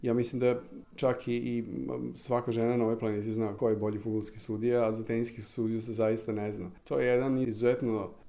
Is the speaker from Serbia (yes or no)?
yes; Sombor, Vojvodina, Serbia; ja sam rođen u Somboru i živim u Somboru, moja porodica živi u Somboru. Izuzetno sam mešane krvi od jevrejske, mađarske, katoličke, pravoslavne, grčke